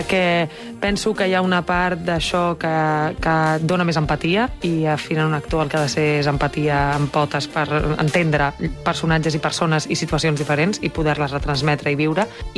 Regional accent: Barcelona, Catalonia, Spain; also born or lived in Mallorca / Madrid; jo vaig néixer a Mallorca, però m'he criat a Barcelona, he viscut molts anys a Madrid

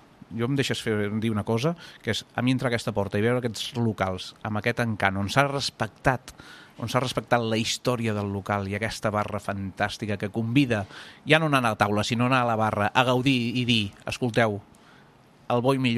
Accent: Catalonia, Spain; no com a gironí, perquè jo no he vist que la ciutat de Girona, però sí com a ciutadà d'aquesta província que és Girona, aquesta contrada.

